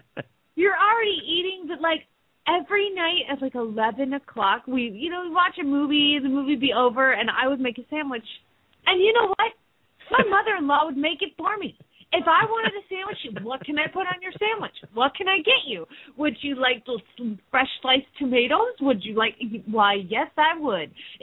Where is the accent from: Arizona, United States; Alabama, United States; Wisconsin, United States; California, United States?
Arizona, United States; Phoenix